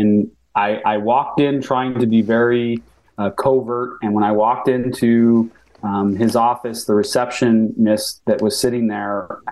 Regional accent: Ontario, Canada; my hometown in Northern Ontario

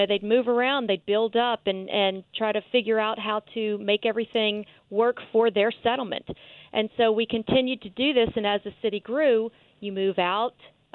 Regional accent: New Orleans, Louisiana, United States; I am. I grew up in New Orleans.

